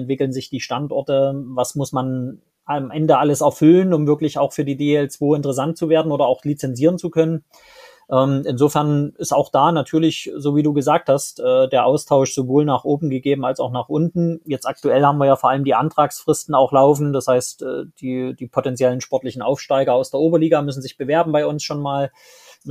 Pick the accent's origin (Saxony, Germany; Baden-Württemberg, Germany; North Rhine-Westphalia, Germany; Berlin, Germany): Saxony, Germany; wo ich herkomme, also im vogtländischen Bereich, in Sachsen, um das genauer zu erklären, so sehr zwischen Chemnitz und Hof